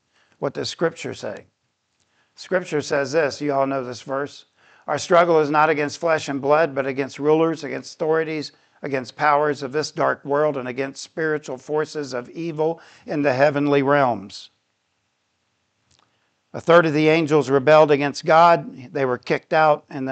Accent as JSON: {"language": "English", "town": "Titusville", "region": "Florida", "country": "United States", "tie": "born or raised there", "said": "I grew up in Titusville, Cape Canaveral."}